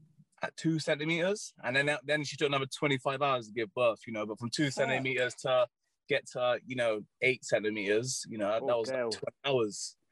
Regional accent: Bath, South West England, United Kingdom; now in London, United Kingdom; I'm from Bath. I moved to London.

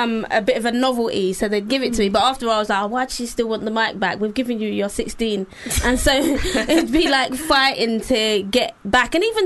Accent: London, United Kingdom; It's a very social and cultural thing where I'm from. I'm from East London

